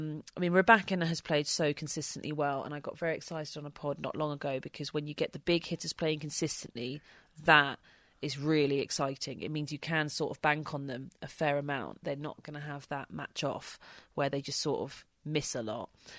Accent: United Kingdom; for me being British

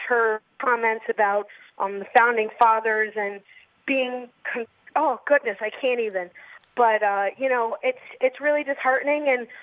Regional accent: New York, United States; But I'm calling just because I'm a Hispanic American. I'm born and raised in New York, but I'm a lawyer, like I said.

